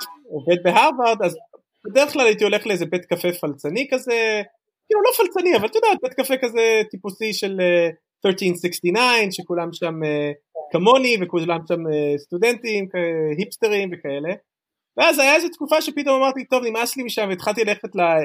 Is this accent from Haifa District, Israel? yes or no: no; Tel Aviv, Tel Aviv District, Israel; אני הייתי ילד בתל אביב, אז היה לנו קטע, גדלתי ברמת אביב